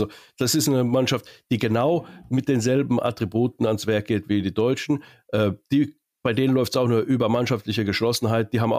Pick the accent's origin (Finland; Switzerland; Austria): Finland; Natürlich, Finnland ist immer groß bei mir, meine Heimat.